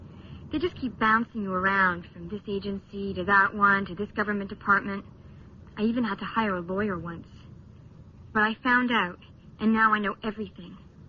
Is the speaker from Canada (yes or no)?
yes; St. Catharines, Ontario, Canada; born there; also born or lived in Thunder Bay; How I was put up for adoption in Thunder Bay, even though I was born in St. Catharines.